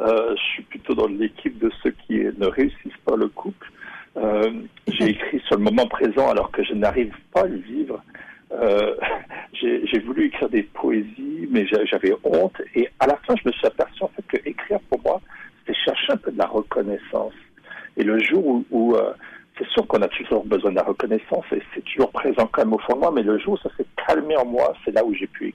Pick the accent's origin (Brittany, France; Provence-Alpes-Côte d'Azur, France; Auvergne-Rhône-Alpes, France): Brittany, France; Je suis né en Bretagne. Je suis né ce qu'on appelle les Côtes d'Armor. Pour resituer un peu, c'est comme à 45 minutes de Saint-Malo. C'est pas très loin de Dinard. Le Mont-Saint-Michel est à une heure. Moi, j'habitais dans la campagne, donc entouré de verdure, mais j'étais à 15 minutes de la mer.